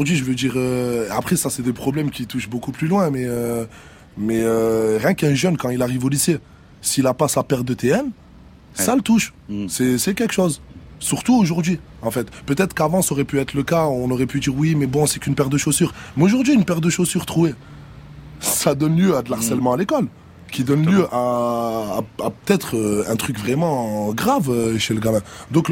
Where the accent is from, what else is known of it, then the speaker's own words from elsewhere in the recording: Grand Est, France; now in Marseille, France; La mer, je viens de Lorraine, il n'y a pas trop de mer là-bas de base.